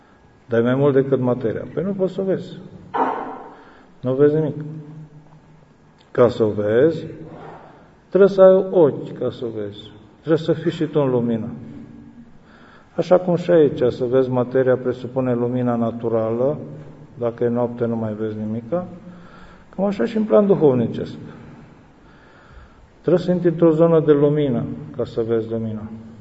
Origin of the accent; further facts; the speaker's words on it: Romania; now in France; Adică toată România așa o văd după ce vin din Franța, ca fiind împărtășanie. Și chiar simt harul cum vine din orice coceabă și din asfalt și din pom și din pământ și din aer și din tot. Har peste har. Asta e țara noastră.